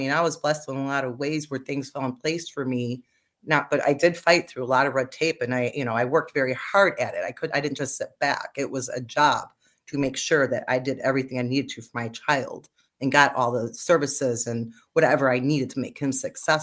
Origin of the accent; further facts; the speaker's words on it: Illinois, United States; We have a large family. I'm from Illinois